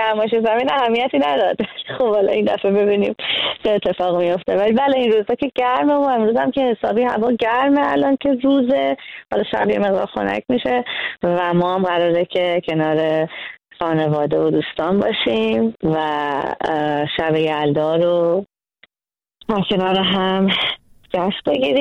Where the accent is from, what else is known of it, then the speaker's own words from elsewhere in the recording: Iran; moved away; یعنی از روزی که از ایران اومدم بیرون همیشه یه بخش بزرگی از زندگیمه